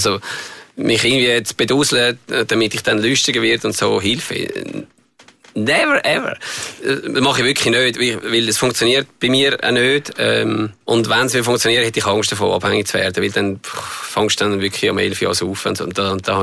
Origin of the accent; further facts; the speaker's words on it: Zurich, Switzerland; Der See, wo man liebt als Zürcher, hoffentlich.